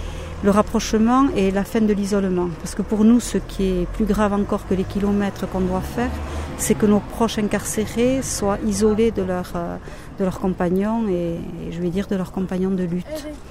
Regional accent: Basque Country, France; je viens du Pays Basque

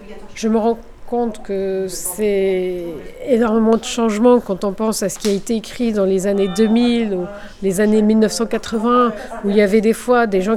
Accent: Tozeur, Tozeur Governorate, Tunisia; moved away as an adult; J'ai quitté ma région natale, qui est Touzeur, après mon baccalauréat pour aller faire mes études à la faculté de médecine du Tunis au milieu des années 2030.

